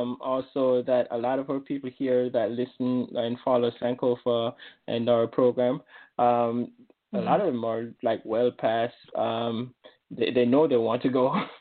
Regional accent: Jamaica; this all came to light because of Nana Addo Okufo's acknowledgement of us Jamaicans in the diaspora, we are truly descendants from Ghana.

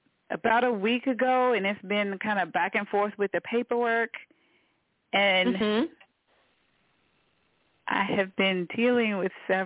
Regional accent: Washington, District of Columbia, United States; Hey, Angela Joy. … I am from Washington, D.C.

